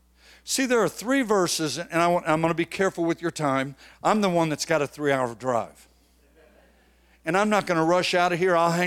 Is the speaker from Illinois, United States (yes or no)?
no; San Antonio, Texas, United States; I am from San Antonio, Texas, and I'll do a little bit of my story as best as I can.